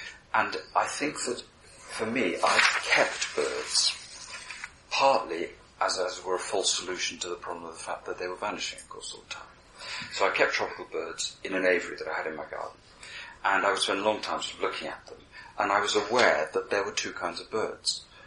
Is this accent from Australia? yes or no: no; Cardiff, Wales, United Kingdom; I grew up in Cardiff, which is a port.